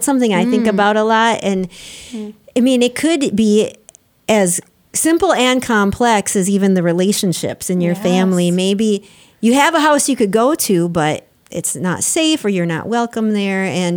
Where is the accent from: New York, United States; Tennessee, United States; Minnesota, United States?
Minnesota, United States; Albert Lea; I remember my hometown is Albert Lea, and I had a certain feeling when I was growing up, a feeling where I was protected and I was safe and everybody did everything for me